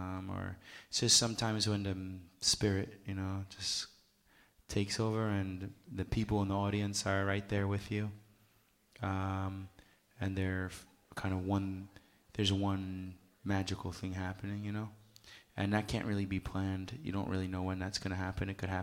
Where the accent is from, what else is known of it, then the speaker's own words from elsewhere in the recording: White Plains, New York, United States; I'm from White Plains, New York, pretty much. That's where I grew up most of my life.